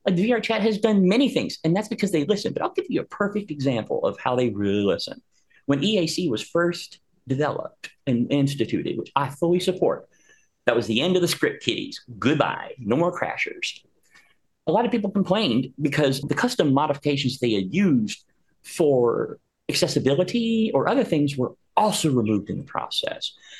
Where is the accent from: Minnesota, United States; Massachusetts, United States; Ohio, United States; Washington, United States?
Ohio, United States; again, I'm a nurse from Ohio.